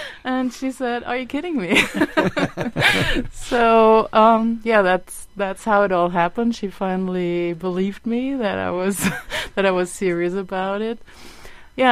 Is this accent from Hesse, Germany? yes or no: yes; Hesse, Germany; now in Rotterdam, Netherlands; I'm originally from Germany